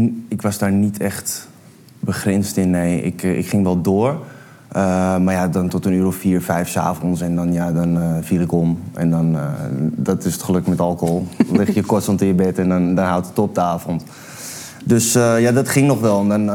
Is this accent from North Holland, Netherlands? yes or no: yes; Landsmeer, North Holland, Netherlands; also born or lived in Amsterdam; Ik kom uit Amsterdam, maar heel snel naar Landsmeer verhuisd. Ja, wel bekend. En dat was eigenlijk gewoon een dorp